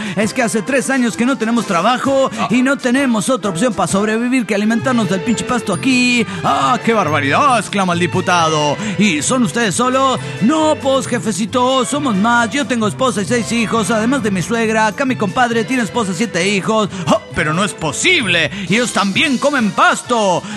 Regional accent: Tlaquepaque, Jalisco, Mexico; de Tlaquepaque, Jalisco, México.

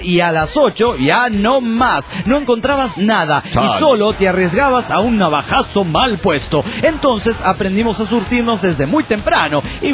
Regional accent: Honduras; Lo que pasa es que en mi país no existen buenos equipos.

